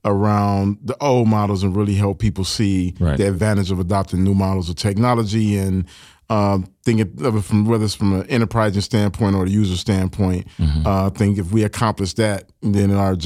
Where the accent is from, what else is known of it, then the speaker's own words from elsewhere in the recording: Detroit, Michigan, United States; So I grew up in Detroit, and, you know, it's a factory town.